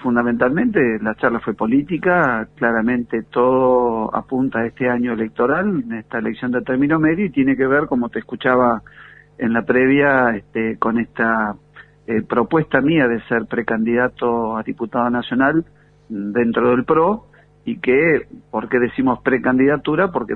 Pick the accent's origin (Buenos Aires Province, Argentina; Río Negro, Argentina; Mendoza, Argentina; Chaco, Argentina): Río Negro, Argentina; aparte de los rionegrinos, somos argentinos